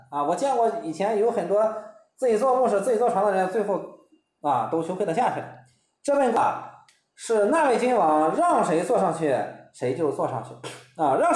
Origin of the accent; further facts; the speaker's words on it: China; 我们中国人辩论的时候啊